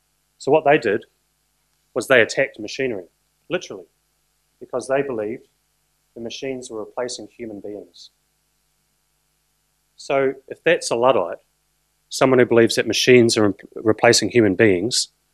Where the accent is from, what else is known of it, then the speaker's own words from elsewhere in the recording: New Zealand; I can say that I am a Kiwi, but my mother's Australian, and so I'm half Australian